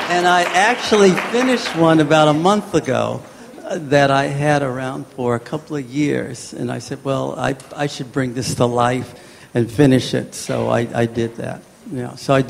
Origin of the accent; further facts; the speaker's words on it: Los Angeles, California, United States; I do want to do a series on growing up in Los Angeles.